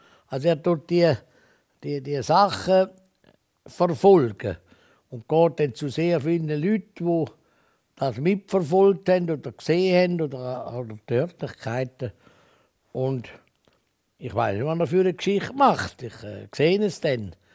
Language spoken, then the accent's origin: German; Laufen-Uhwiesen, Zurich, Switzerland; dort, wo ich aufgewachsen bin, also in Laufen, im Briefwahl. Das wird wahrscheinlich einen Mittelpunkt geben, Uwiesen, wo ich in die Schule bin, schauen, wo ich meine landwirtschaftliche Lehre gemacht habe, in Ossingen.